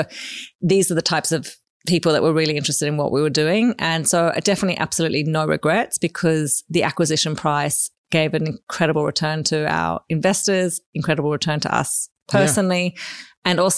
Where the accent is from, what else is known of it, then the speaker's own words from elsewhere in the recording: Sydney, New South Wales, Australia; So I grew up in Sydney